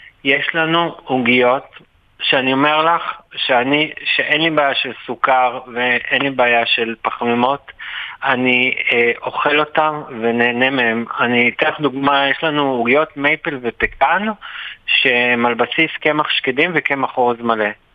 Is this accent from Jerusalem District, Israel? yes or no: no; Tel Aviv, Tel Aviv District, Israel; אז אנחנו תל אביבים